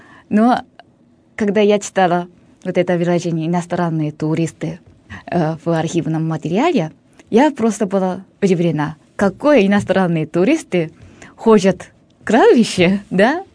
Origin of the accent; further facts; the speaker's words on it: Japan; Russian is a second language; тогда я не сказала, что я из Японии, потому что если я говорю, я из Японии